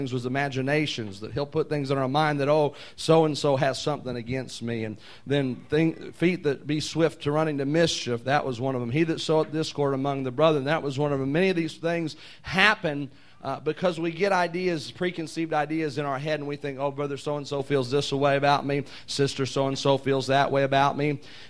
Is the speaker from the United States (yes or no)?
yes; Jeffersonville, United States; I told him I was from Jeffersonville, and he changed his attitude completely.